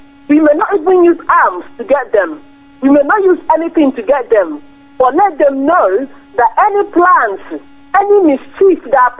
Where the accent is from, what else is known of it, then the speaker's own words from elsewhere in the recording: Enugu State, Nigeria; now in Milton Keynes, United Kingdom; I'm from Ihu Ezobag with Enugu State. I'm calling from Milton Keynes in England.